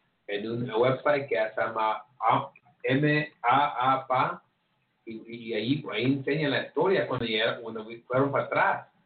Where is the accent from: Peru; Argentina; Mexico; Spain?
Mexico; cuando nosotros vinimos de México, si vinimos de México, no hicieron eso allá.